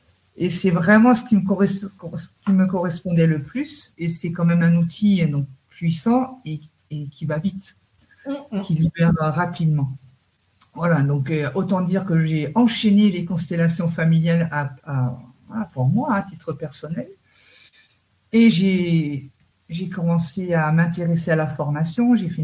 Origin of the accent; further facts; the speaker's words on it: Germany; c'est vrai que toute petite, j'ai grandi en Allemagne